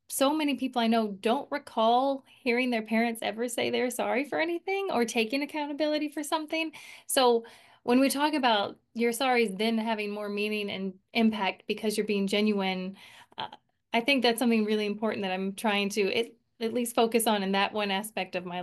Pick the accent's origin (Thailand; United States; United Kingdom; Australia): Thailand; You know, I grew up in Thailand, as we've mentioned in some previous episodes.